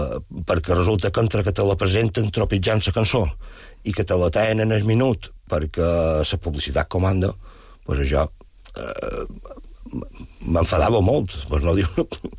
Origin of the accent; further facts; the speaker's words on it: Palma, Balearic Islands, Spain; born there; jo som nascut a Palma, la meva família és a Palma